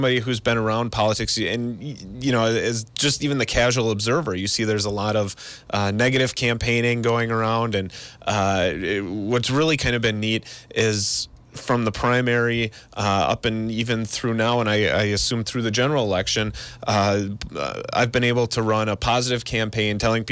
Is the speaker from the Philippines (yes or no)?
no; Plymouth, Wisconsin, United States; Well, I was born and raised in Plymouth. I live there with my wife, Jenny, and our puppy, Teddy.